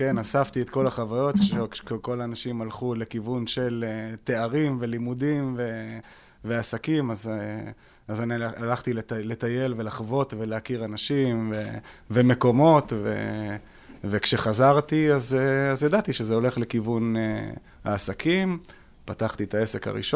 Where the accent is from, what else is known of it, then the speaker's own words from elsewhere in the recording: Jerusalem, Jerusalem District, Israel; אני ירושלמי, בן 52 תכף